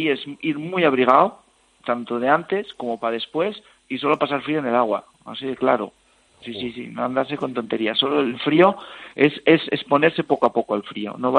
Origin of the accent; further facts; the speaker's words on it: Navia, Asturias, Spain; Soy de Navia.